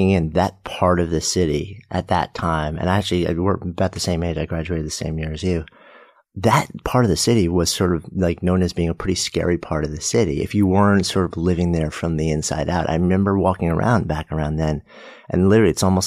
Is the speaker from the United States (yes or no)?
yes; New York, United States; I grew up just outside of New York. I've been a New Yorker. I've been in the city for 25, 30 years now myself.